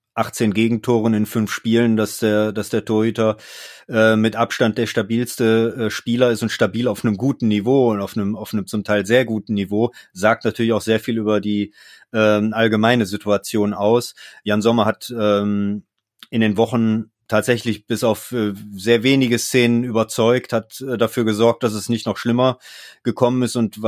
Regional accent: Mönchengladbach, North Rhine-Westphalia, Germany; bin ja gebürtiger Gladbacher und dann wächst man natürlich auch mit dem Verein auf

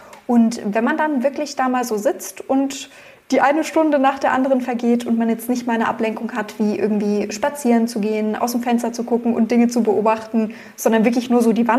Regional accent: Augsburg, Bavaria, Germany; Genau, ich bin in Augsburg geboren und aufgewachsen

